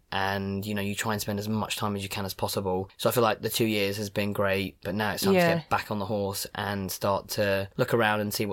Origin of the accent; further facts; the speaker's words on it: Cambridge, East of England, United Kingdom; now in London, United Kingdom; So I'm living in London at the moment, southeast, up the southeast massive. But I'm originally from Cambridge.